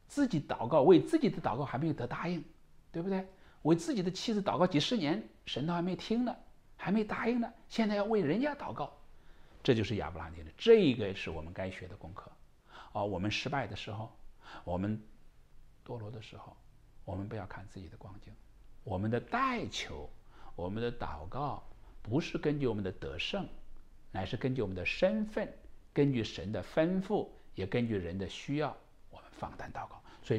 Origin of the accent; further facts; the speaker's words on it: China; 就像我们中国人写这个先祖的历史，都是写光辉的一面的、荣耀的一面呢